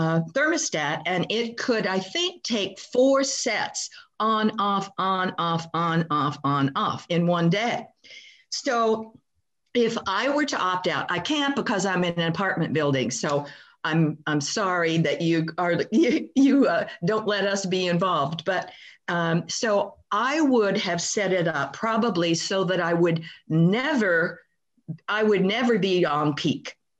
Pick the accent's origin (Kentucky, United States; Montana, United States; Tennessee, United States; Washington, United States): Washington, United States; Edmonds; from Edmonds.